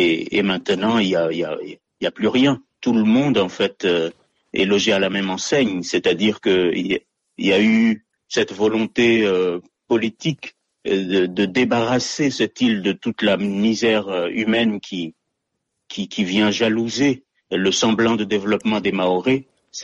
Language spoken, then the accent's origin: French; Mayotte, France; first language Malagasy (Kibushi); French is a second language; né à Mayotte, je suis né dans un village malgachophone, donc ma première langue, l'une des premières langues, c'est le malgache, c'est le sakalav, c'est le kibouch, qu'on appelle le kibouch localement.